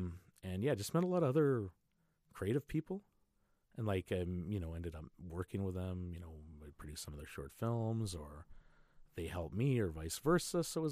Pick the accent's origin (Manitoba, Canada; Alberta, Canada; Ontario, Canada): Manitoba, Canada; Winnipeg; I'm from Winnipeg, all that stuff.